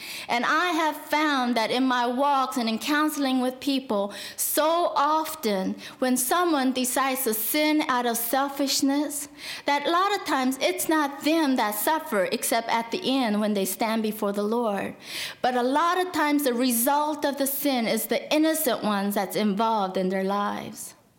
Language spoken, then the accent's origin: English; South Korea; born there; English is a second language; See, I was born in Korea, And I was born right after the Korean War.